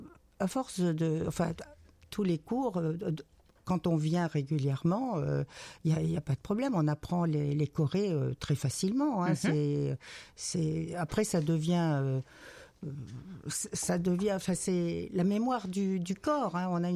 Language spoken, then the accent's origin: French; south of France, France; now in Corrèze, France; Eh bien, il faut dire que moi, je viens du Sud et j'étais déjà dans un club country depuis un moment.